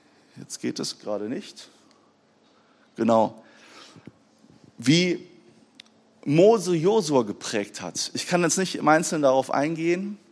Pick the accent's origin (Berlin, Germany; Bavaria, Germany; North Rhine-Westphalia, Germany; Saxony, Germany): North Rhine-Westphalia, Germany; Wuppertal; Ich bin in Wuppertal groß geworden in einem Missionshaus.